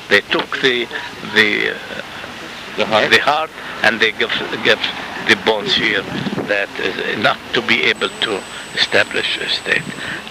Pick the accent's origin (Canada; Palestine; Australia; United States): Palestine; Ramallah; born there; English is a second language; Yes, I was born in Ramallah.